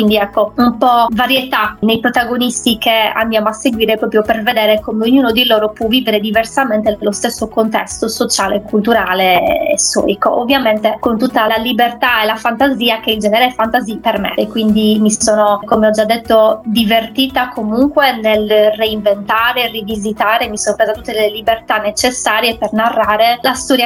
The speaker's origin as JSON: {"language": "Italian", "town": "Villacidro", "region": "Sardinia", "country": "Italy", "tie": "born or raised there", "said": "Io sono di Villa Cidro, sono cresciuta con un po' di storie che riguardavano queste creature"}